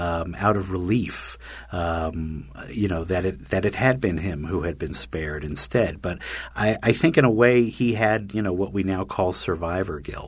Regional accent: New York, United States; because I'm a New Yorker. I speak quickly.

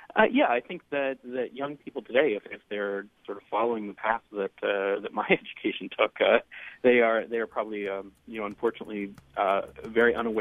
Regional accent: Nashville, Tennessee, United States; I mean, I grew up in Nashville in the 80s, and this was a place that had been desegregated largely because of the civil rights movement

